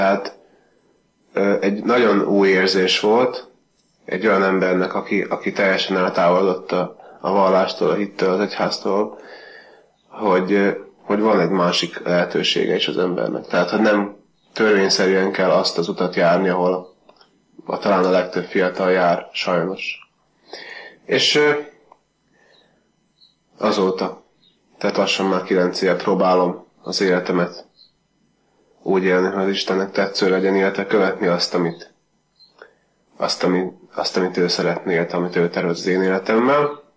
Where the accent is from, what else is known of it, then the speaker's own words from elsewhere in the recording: Kolárovo, Nitra Region, Slovakia; Gótán születtem, és jelenleg ott is élek a Felvidéken.